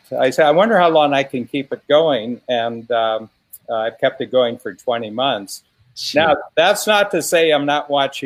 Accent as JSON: {"language": "English", "region": "Ohio", "country": "United States", "tie": "born there", "said": "I was born in Northern Ohio and rock and roll started in Cleveland, Ohio."}